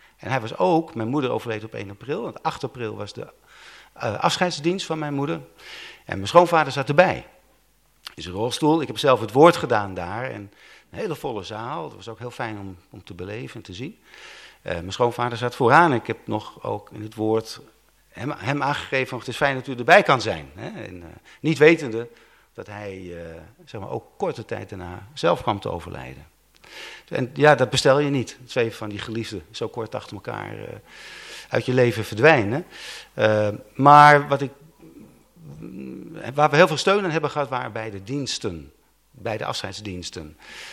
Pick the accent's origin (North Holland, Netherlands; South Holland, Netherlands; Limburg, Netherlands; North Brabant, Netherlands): North Holland, Netherlands; Amsterdam; also born or lived in Groningen; oorspronkelijk kom ik uit de gemeente Amsterdam. Ja, heel vroeger Groningen. Ik ben geboren in Groningen. Maar op het 10e jaar naar Amsterdam gegaan. Daar opgegroeid, ook in de kerk, zeg maar.